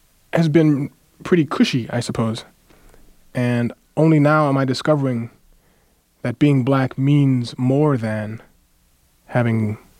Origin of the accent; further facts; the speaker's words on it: St. Louis, Missouri, United States; In St. Louis, which is sort of south, sort of north, sort of south. A Midwestern city with a lot of southern tendencies, southern feelings, southern climate.